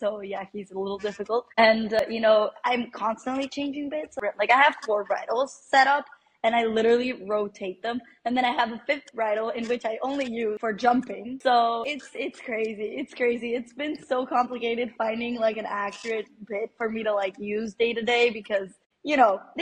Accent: Rome, Lazio, Italy; now in Mexico City, Mexico; I'm based in Mexico City right now. I'm originally from Italy, from Rome. My mom is Mexican and my dad is Italian

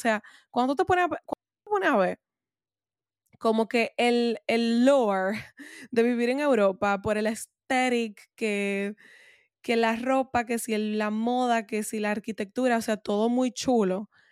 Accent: Santiago, Dominican Republic; Entonces, como yo soy de Santiago, normal.

